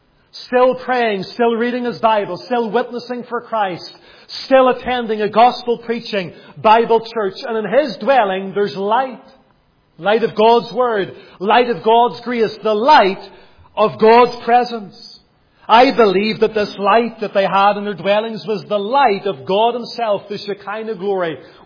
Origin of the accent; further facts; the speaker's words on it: Lisburn, Northern Ireland, United Kingdom; I related the story about a man from my hometown of Lisburn.